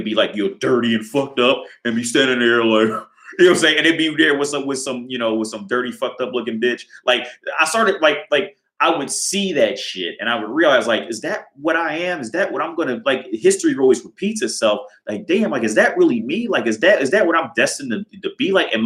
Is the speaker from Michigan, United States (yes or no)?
no; Cincinnati, Ohio, United States; I grew up in Ohio, right? I grew up in a suburb outside of Cincinnati, Ohio. So at first off, Ohio is just a strike against you for being cool, all right?